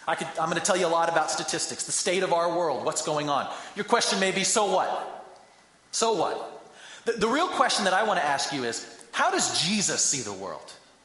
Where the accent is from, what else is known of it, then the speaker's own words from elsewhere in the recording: Colorado, United States; You know, I'm from Colorado, and it wasn't this cold when I left.